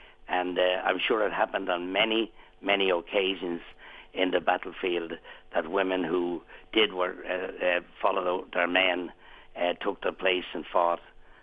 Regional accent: Dublin, Leinster, Ireland; where I grew up in Dublin and Inchicore

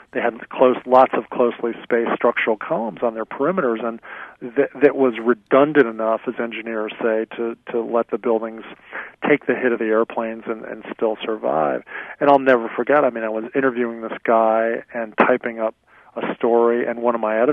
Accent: New Jersey, United States; because I grew up in New Jersey and went to the beach all the time as a kid.

